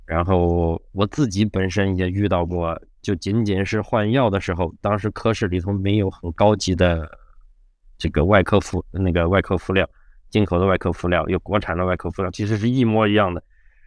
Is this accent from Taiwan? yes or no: no; Xi'an, Shaanxi, China; 因为我本身是西安人，所以我如果不在成都工作，回西安工作也完全可以。